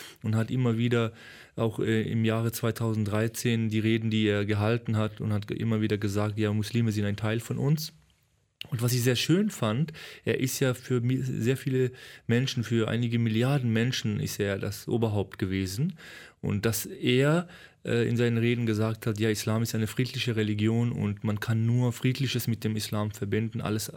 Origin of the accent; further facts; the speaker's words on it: Cologne, North Rhine-Westphalia, Germany; dass man als Kölner das auch schreibt